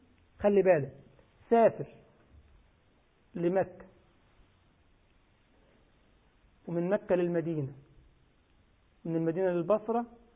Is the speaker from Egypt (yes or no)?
yes; Egypt; لا لا بالعكس، عندنا بقى احنا كمصريين لما الشيخ يقول لك يا ولد يا بيحبك قوي